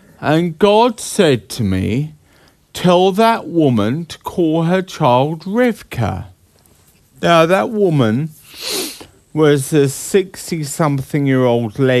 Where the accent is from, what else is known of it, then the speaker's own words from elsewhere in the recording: United Kingdom; I said, I'm British, I don't do things like that.